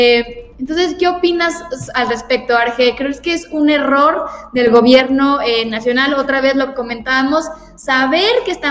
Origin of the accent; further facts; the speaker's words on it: Mexico; somos mexicanos, porque vivimos aquí